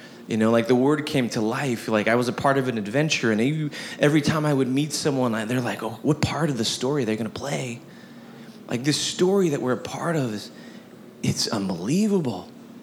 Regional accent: Midwest, United States; I come from the Midwest, and we have this like really crazy thing where you show up.

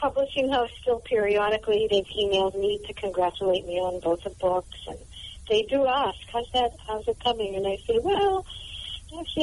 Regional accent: Boston, Massachusetts, United States; accent: Boston; I am. Can you tell from my wicked cool accent?

